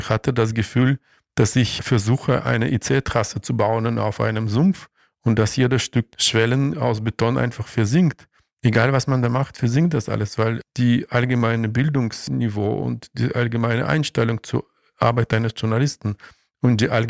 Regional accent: Saint Petersburg, Russia; German is a second language; ich komme aus St. Petersburg, eine Stadt mit einem schlechten Wetter und einer großen schriftstellerischen Tradition.

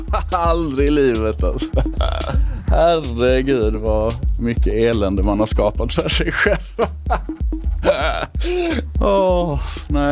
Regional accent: Malmö, Skåne, Sweden; I Malmö, på Mellanheden.

